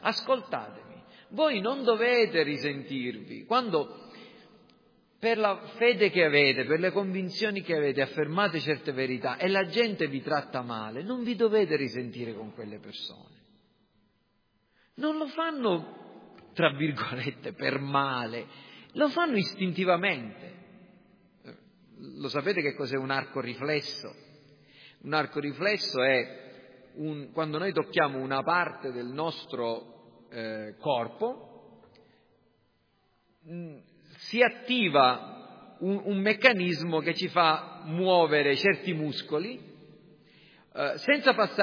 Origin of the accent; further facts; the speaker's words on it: Villafranca, Sicily, Italy; Dalle mie parti a Villafranca c'è un paese che si chiama Calvaruso, è proprio un po' più in alto di Villafranca, in collina